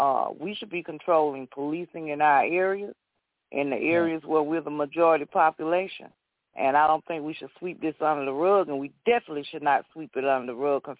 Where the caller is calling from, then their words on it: Georgia, United States; I'm calling from Georgia.